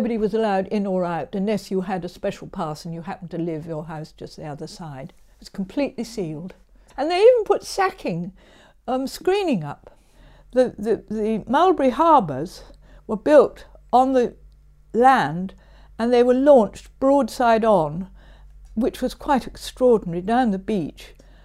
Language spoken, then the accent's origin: English; South East England, United Kingdom; born there; I was born Stone Farm on the Cadland estate where my father farmed before the war.